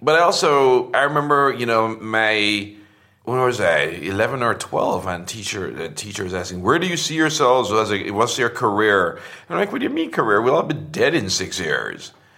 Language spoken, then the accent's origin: English; Portmore, Saint Catherine, Jamaica; I grew up in a suburb outside Kingston called Portmore.